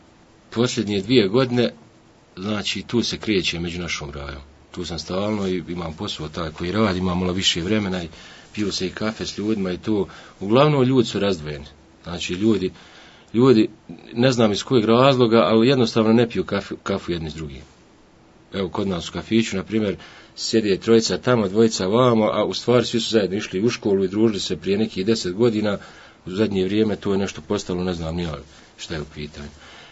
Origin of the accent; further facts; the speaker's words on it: Vareš, Federation of Bosnia and Herzegovina, Bosnia & Herzegovina; born there; rođen sam u Varešu 1986. u porodilištu, s ponosom ću reći, u Varešu